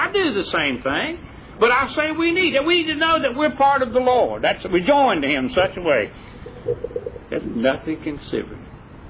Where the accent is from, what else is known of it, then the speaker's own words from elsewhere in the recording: West Virginia, United States; I was born and reared in West Virginia